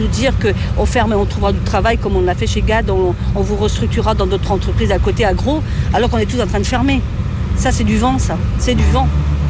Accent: Brittany, France; Ah, je suis pure bretonne, moi, ça c'est clair.

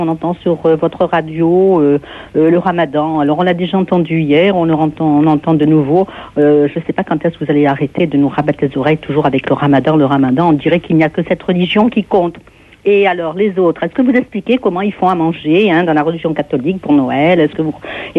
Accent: France; Alors écoutez, hein, on est français ici, on est français, d'accord?

